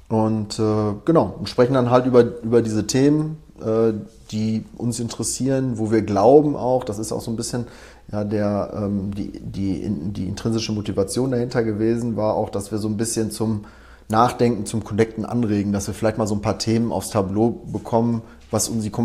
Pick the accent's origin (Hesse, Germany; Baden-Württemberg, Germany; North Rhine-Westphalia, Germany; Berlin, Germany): North Rhine-Westphalia, Germany; Dortmund; Wie man das so bei uns im Ruhrgebiet macht.